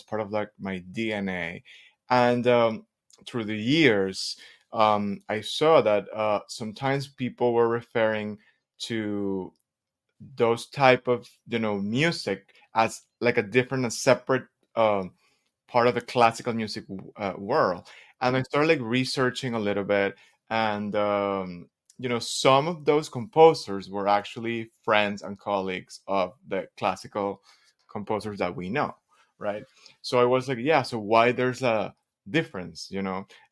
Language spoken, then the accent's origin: English; Venezuela; English is a second language; So I am originally from Venezuela. I grew up in Venezuela